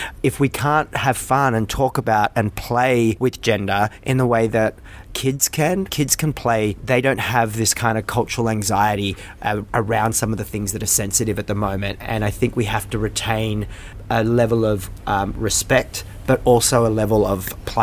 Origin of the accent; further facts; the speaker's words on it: Australia; I'm Australian.